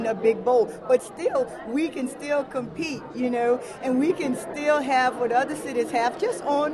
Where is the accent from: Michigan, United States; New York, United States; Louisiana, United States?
Louisiana, United States; Ville Platte; I'm like, where are you from? I'm like, Ville Platte, Louisiana.